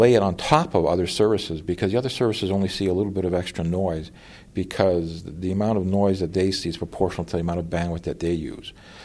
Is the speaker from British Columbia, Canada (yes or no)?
yes; Vancouver, British Columbia, Canada; now in Alberta, Canada; I grew up in Vancouver, and I did degrees at the University of British Columbia.